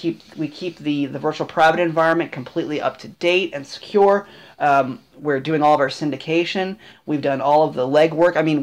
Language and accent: English; Maryland, United States; I am from God's country. Okay? Great state of Maryland.